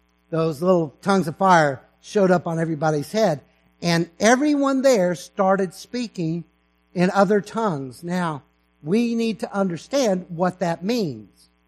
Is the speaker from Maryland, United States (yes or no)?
no; California, United States; first language English; also born or lived in Texas; My mother tongue is, well, it is English, but it's Cala, Texas. I was raised in a Texan family, spent the first 7 years of my life in California. It's one of the reasons people have a hard time pinning down my accent sometimes.